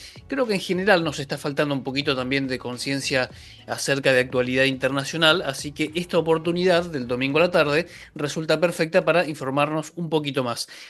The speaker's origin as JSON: {"language": "Spanish", "country": "Argentina", "said": "cómo nos viene afectando como argentinos y como ciudadanos en general"}